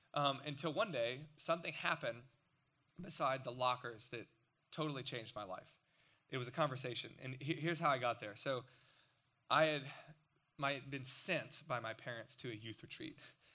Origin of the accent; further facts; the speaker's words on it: Chesapeake, Virginia, United States; So we moved from Chesapeake, which is near Norfolk or the coast of Virginia, to Richmond.